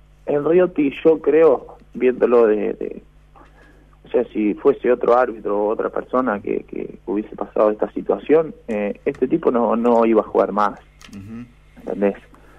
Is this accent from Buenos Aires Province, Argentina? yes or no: no; Corral de Bustos, Córdoba, Argentina; yo vivo en un pueblito que no soy de Casilda, soy de Corral de Bustos, Córdoba.